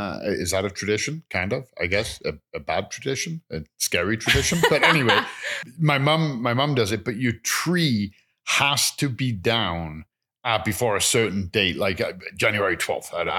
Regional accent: England, United Kingdom; I knew that because when we were growing up in England, a lot of continental Europe, 24th is the big day.

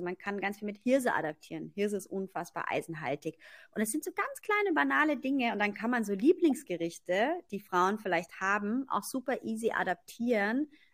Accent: East Germany, Germany; Ich komme ja aus Ostdeutschland, da haben wir immer gerne russischen Zupfkuchen gegessen.

